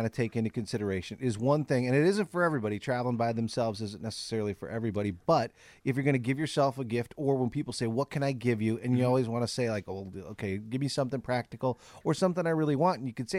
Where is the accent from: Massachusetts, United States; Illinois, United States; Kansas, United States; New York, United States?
Illinois, United States; Chicago; and then you think to yourself, you know, I'm from Chicago.